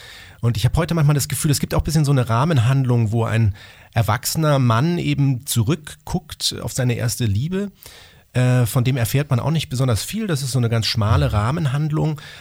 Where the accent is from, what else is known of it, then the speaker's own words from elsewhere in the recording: Munich, Bavaria, Germany; Also es spielt genau da, wo ich aufgewachsen bin, in den 80er Jahren in München, direkt neben einem damals sehr berühmten Freibad